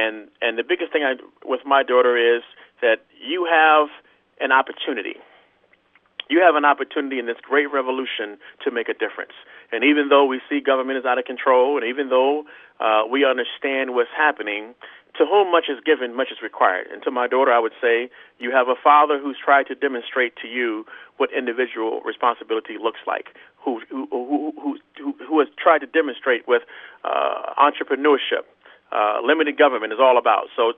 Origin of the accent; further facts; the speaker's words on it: United States; Given that I'm American, he didn't say that.